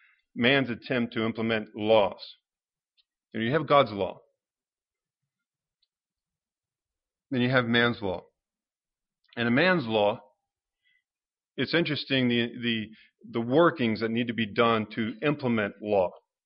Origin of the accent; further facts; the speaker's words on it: Ohio, United States; I remember when I was growing up in Ohio and spending time over at the cousin's house.